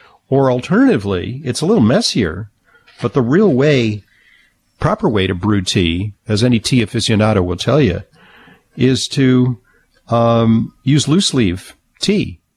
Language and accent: English; New York City, New York, United States; And in fact, in my hometown in New York City, there's a big campaign to get kids